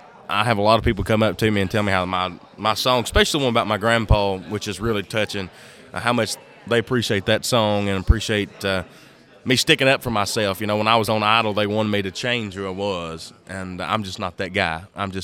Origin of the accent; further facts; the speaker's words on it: Kentucky, United States; And it's really proud to say I'm from Kentucky.